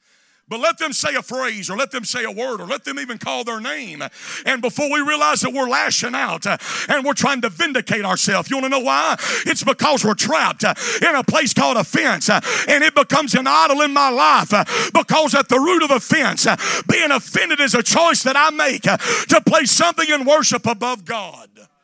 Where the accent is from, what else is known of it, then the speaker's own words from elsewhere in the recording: Mississippi, United States; now in Indianapolis, United States; Now, I know I'm in Indianapolis, Indiana, but I'm from Northeast Mississippi. And when I read that definition, that's hunting language.